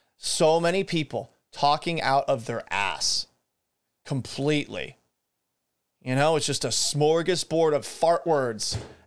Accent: Massachusetts, United States; also born or lived in Florida; in my nomading across the United States, I grew up in Massachusetts. My parents divorced. I moved with my mom to Florida. My dad and my sister stayed up in Boston.

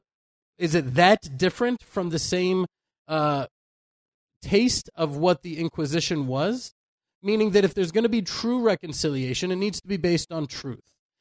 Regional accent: Houston, Texas, United States; I'm from Houston and I feel a certain affinity to them.

